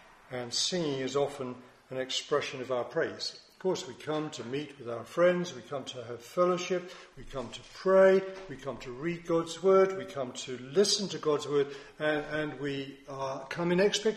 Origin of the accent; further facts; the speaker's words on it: Halstead, East of England, United Kingdom; And as he drove along from my hometown, Housted, to Braintree, I remember being on the bus as a boy